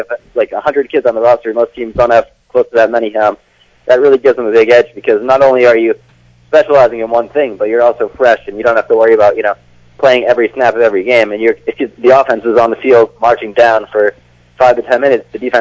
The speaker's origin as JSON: {"language": "English", "town": "Arlington", "region": "Massachusetts", "country": "United States", "tie": "born or raised there", "said": "So I'm originally from Arlington, Mass., so you know, about a half hour from you guys, and I grew up around there"}